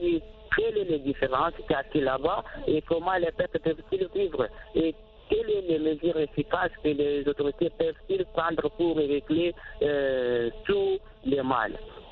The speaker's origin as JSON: {"language": "French", "country": "DR Congo", "said": "chez nous en RDC"}